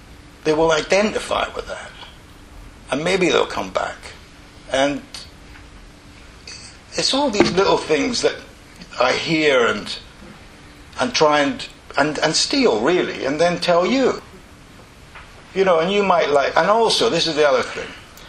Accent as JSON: {"language": "English", "town": "Inverness", "region": "Scotland", "country": "United Kingdom", "said": "this year I went home and I'm from Inverness"}